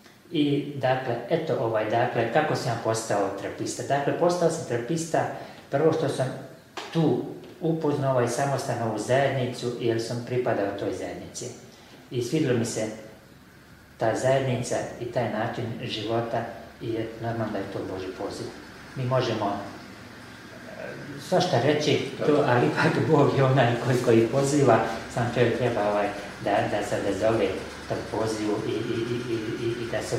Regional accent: Banja Luka, Republika Srpska, Bosnia & Herzegovina; ja sam rođen u Banja Luci, 3 km od ovoga samostana Marije Zvijezde i kao dijete dok sam išao u osnovnu školu, svake nedelje sam dolazio ovdje na svetu misu.

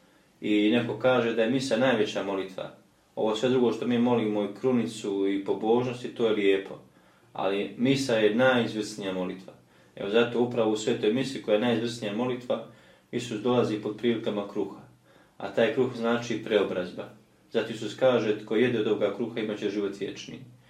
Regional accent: Konjic, Federation of Bosnia and Herzegovina, Bosnia & Herzegovina; rodom iz Konjica, Bosne i Hercegovine, odnosno Konjic

